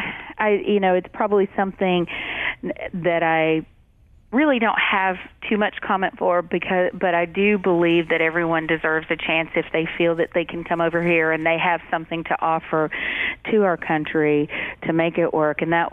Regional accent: Georgia, United States; Actually, I was born and raised here in Georgia, and my father is from Austria, but my mom is a Southern Belle.

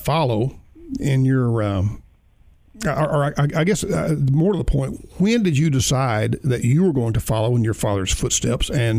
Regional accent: Birmingham, Alabama, United States; Christina, I was raised in Birmingham, Alabama, and some of the stories that I was told over there

